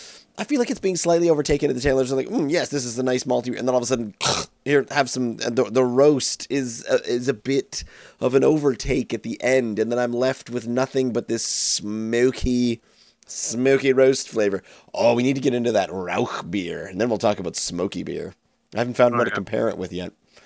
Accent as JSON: {"language": "English", "country": "United Kingdom", "said": "I'm British. We start every sentence with an apology."}